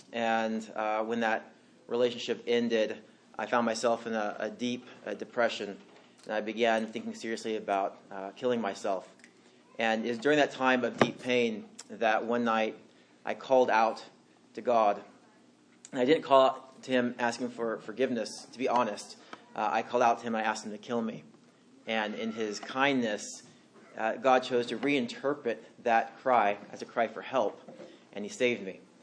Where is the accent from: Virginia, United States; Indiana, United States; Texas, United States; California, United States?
California, United States; Bakersfield; So I grew up in California, the Central Valley in Bakersfield. And I grew up in a Christian family.